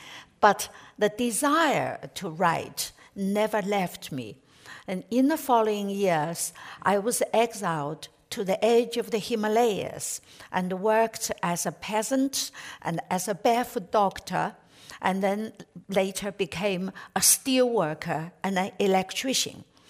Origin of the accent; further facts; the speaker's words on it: China; when I was growing up in China in the 1950s, 60s, and 70s